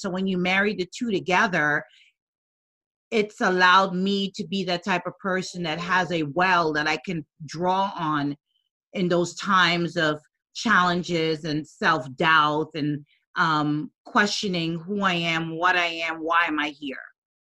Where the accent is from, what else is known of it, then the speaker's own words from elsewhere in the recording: U.S. Virgin Islands; I'm from the Virgin Islands, and I grew up in poverty.